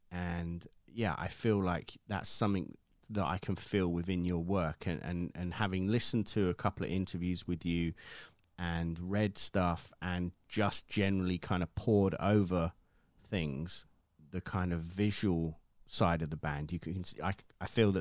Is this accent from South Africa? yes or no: no; United Kingdom; maybe it's me being British